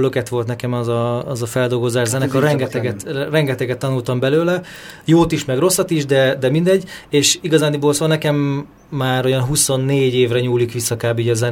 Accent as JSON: {"language": "Hungarian", "town": "Tatabánya", "region": "Komárom-Esztergom", "country": "Hungary", "said": "ilyen tatabányai származású vagyok, nálunk ott már 88-ban volt Super Channel, Sky Channel, MTV, tehát minden bejött."}